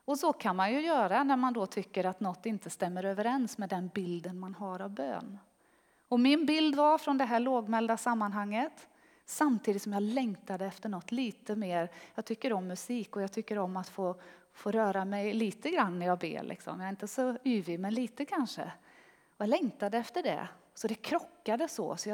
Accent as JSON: {"language": "Swedish", "town": "Lidköping", "region": "Västra Götaland County", "country": "Sweden", "accent": "West Götaland dialect", "said": "Jag är från Lidköping. Jag försöker att dölja det mesta av den västgötskan, men den kommer fram ibland. Jag har småländska föräldrar och därför så är det inte riktigt så brett. Men det är härligt. Ja, och i Lidköping så tillhörde jag missionskyrkan."}